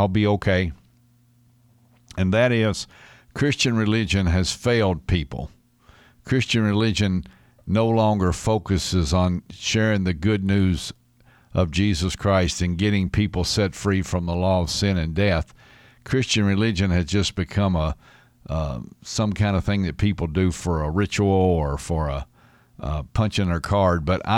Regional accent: United States; Man, I tell you what, we as American people, we got to be careful we don't buy into all this stuff people tell us.

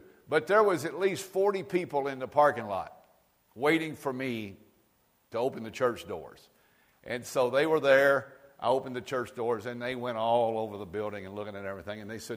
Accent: United States; in America specifically, because that's who I am, I'm an American

